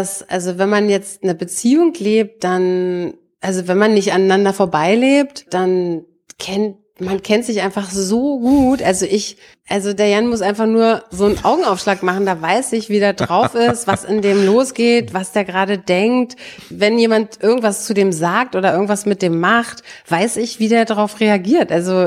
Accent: East Germany, Germany; Als Kind im Osten

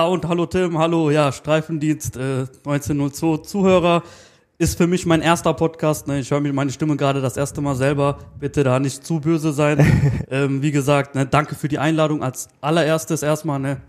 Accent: Moers, North Rhine-Westphalia, Germany; also born or lived in near Düsseldorf; ich komme ja aus Moers, bin in Moers geboren, dann in der 6. Klasse irgendwann Nähe Düsseldorf gezogen.

